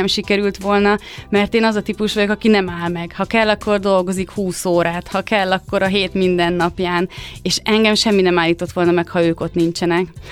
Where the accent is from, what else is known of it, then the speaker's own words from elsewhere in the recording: Bács-Kiskun, Hungary; mert mi is Alföldön nőttünk föl, a Kalocsaján, Kiskunfélegyházi